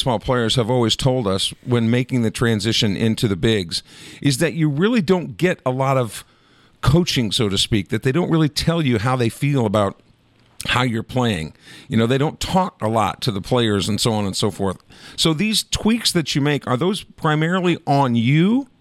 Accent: Iowa, United States; No, I'm from Iowa, which is south, you know, of there a little bit.

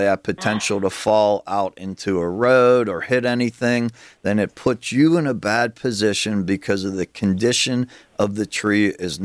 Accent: Pittsburgh, Pennsylvania, United States; Yeah, we're Pittsburgh through and through. All my guys are from the area. I grew up in Pittsburgh.

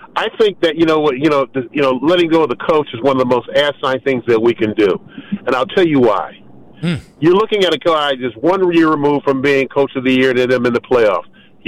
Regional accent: Detroit, Michigan, United States; And I'm not even from this area. I'm from Detroit.

